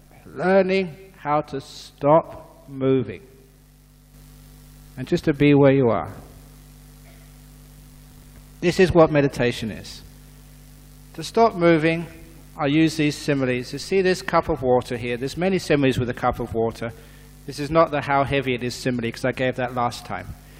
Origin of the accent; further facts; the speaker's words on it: England, United Kingdom; So I got a full supply of tea every day, which was very nice, being an English monk. You know how we like our tea.